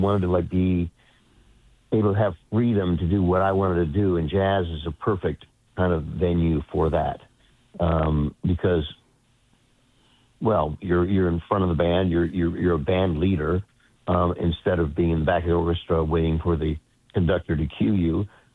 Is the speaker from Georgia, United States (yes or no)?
no; Corvallis, Oregon, United States; Well, I grew up in Corvallis, Oregon, which was about 80 miles south of Portland.